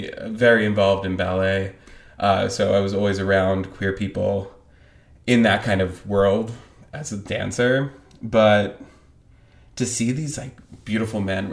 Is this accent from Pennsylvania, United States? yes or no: yes; Philadelphia, Pennsylvania, United States; It was really growing up in Philadelphia. You're kind of close to New York, and there's a lot of great theater around.